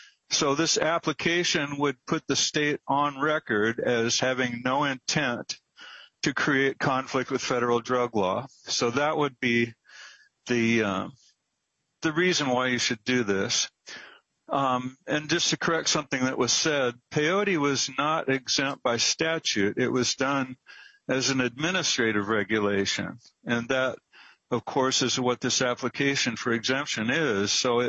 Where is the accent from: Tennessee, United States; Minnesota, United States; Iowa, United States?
Iowa, United States; I'm from Iowa.